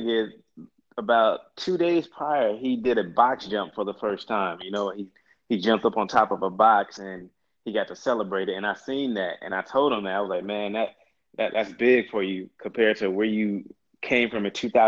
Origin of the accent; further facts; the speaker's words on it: Oakland, California, United States; That's the same thing I thought growing up in Oakland, California.